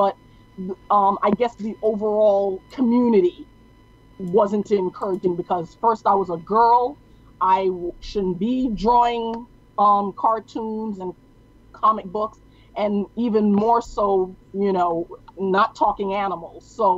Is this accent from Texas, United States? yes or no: no; New York City, New York, United States; and because I was in, I'm originally a New Yorker, and.